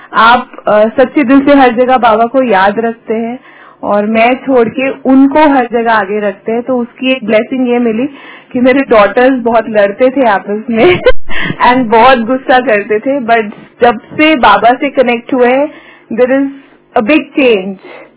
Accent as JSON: {"language": "Hindi", "town": "Jalandhar", "region": "Punjab", "country": "India", "said": "और मैं जलंधर पंजाब से हूँ."}